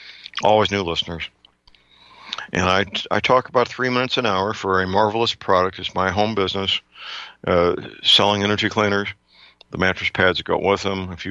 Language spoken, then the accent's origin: English; St. Louis, Missouri, United States; Answered by very polite young men and women in my hometown, St. Louis.